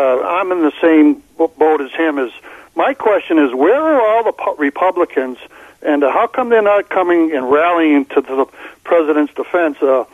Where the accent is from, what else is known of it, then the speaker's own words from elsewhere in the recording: Boston, Massachusetts, United States; I'm originally from Boston, and I know about Whitey Bulger and his criminal activities.